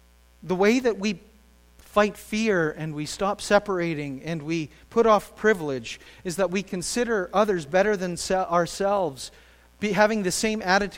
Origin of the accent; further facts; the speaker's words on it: Canada; accent: Canadian; also born or lived in Kentucky; As a Canadian, I was totally in a different category just by being Canadian. And I had a funny accent, and I said a boot all the time, apparently, and sorry.